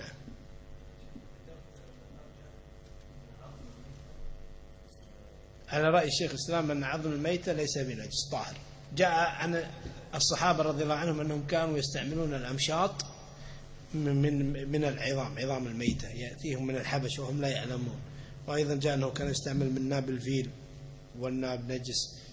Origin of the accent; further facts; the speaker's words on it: Kuwait; عندنا في الكويت